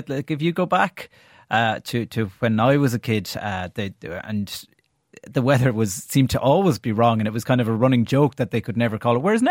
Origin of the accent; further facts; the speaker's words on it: Leinster, Ireland; Like, I'm from Offaly, right? And I was down home last weekend when the big freeze started